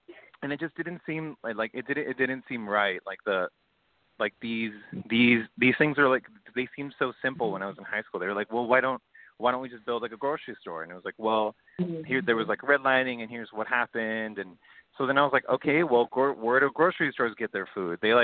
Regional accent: Fresno, California, United States; I grew up in Southeast Fresno, and then I went to Edison in South to high school at Edison in Southwest.

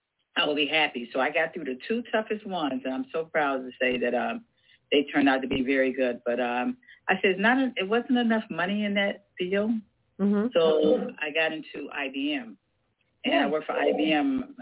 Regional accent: Chicago, Illinois, United States; Because I'm from Chicago, Illinois.

